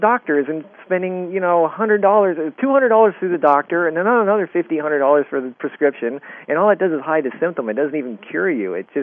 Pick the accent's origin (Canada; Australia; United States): Canada; I grew up in Canada